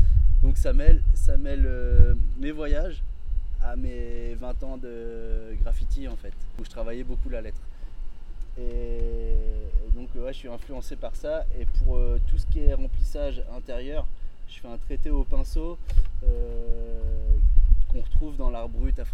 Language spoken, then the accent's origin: French; Normandy, France; Salut, donc … je viens de France, en Normandie, et je viens régulièrement au Maroc